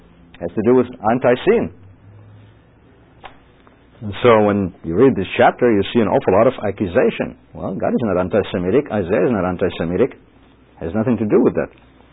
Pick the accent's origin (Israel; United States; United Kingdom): Israel; I'm a Jew, understand that. I was raised in Israel